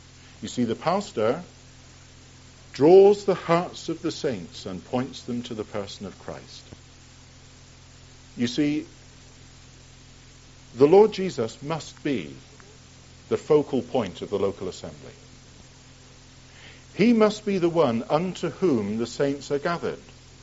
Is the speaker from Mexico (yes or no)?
no; Plymouth, South West England, United Kingdom; born there; I used to meet with the Plymouth Brethren because I was born in Plymouth.